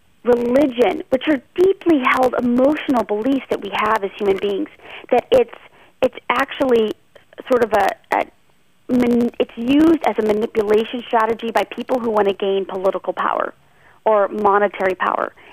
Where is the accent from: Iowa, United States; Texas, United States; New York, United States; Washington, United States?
Iowa, United States; Honey Creek; I grew up in Honey Creek, Iowa, on 40 acres of land.